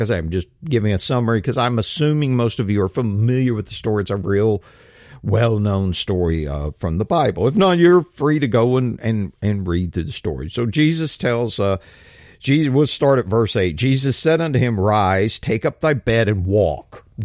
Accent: Texas, United States; I've said, if you say, you know, Texan, because I'm from Texas, well, that can mean a lot of things.

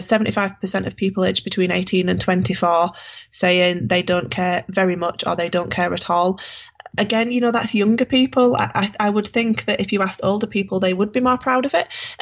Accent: England, United Kingdom; Now, I'm British. I'm very proud to be British and English as well.

